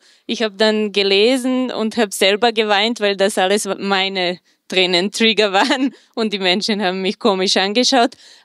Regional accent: Serbia; Ich komme auch aus Serbien ursprünglich oder Jugoslawien

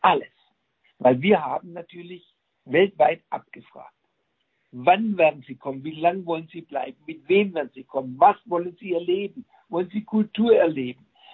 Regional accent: Nuremberg, Bavaria, Germany; Ich als Nürnberger habe auch in München gesagt

